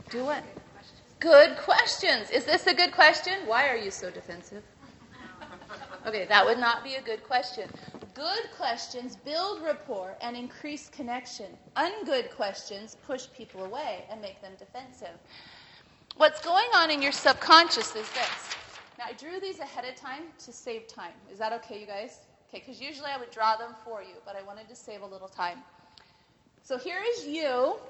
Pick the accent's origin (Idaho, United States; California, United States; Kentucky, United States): Idaho, United States; I grew up in Idaho.